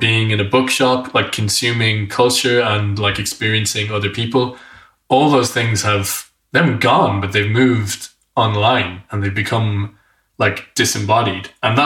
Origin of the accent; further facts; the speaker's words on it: Kilkenny, Leinster, Ireland; a lot of interviews with a bunch of people who live in my hometown of Kilkenny